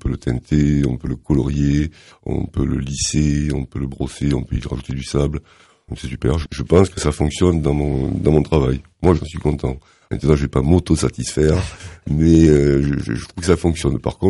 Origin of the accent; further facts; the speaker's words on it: Carcassonne, Occitanie, France; je suis né à Carcassonne, je suis carcassonnais. Et je ne renie pas, loin de là, mes origines languedociennes, donc occitanes.